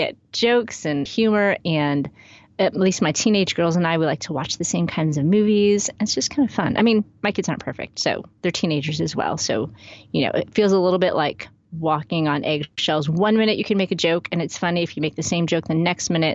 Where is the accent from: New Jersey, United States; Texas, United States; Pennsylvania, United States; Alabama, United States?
Texas, United States; Waco; I am from Waco, Texas